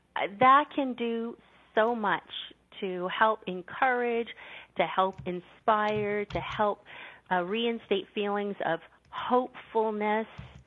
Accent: California, United States; my home state of California, something that we go through on a yearly basis

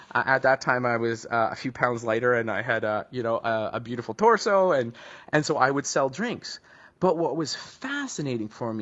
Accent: Vancouver, British Columbia, Canada; I grew up back in Vancouver, British Columbia, in Canada

